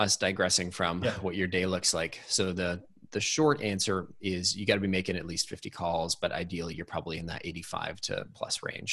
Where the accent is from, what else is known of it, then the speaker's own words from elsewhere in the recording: Canada; As the Canadian, I cannot pull that off.